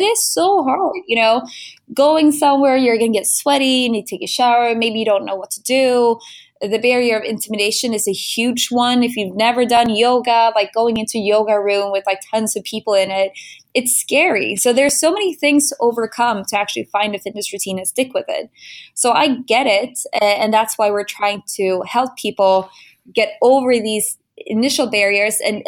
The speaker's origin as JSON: {"language": "English", "town": "Stockholm", "region": "Stockholm County", "country": "Sweden", "tie": "born or raised there", "second_language": "English", "said": "Born and raised in Stockholm, my first business was in e-commerce"}